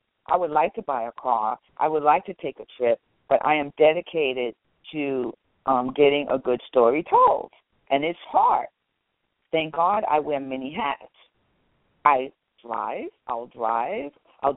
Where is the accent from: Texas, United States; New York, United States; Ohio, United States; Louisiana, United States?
New York, United States; New York City; because I'm born and raised in the South Bronx, and I'm a guerrilla.